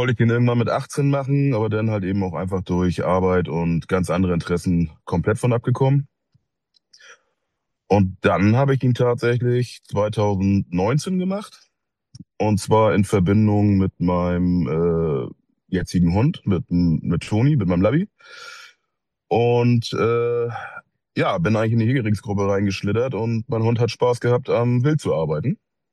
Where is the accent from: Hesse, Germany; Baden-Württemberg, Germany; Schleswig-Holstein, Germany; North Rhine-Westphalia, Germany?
Schleswig-Holstein, Germany; ich komme aus der Ecke zwischen Lübeck und Hamburg, sagt den meisten vielleicht mehr.